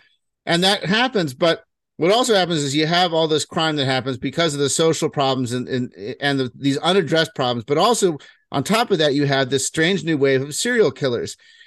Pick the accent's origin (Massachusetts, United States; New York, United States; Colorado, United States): Massachusetts, United States; Boston; also born or lived in California; now in Gloucester, United States; I'm originally born in California, but I grew up here in Massachusetts. And I don't have the Boston accent, but I grew up mostly in Boston.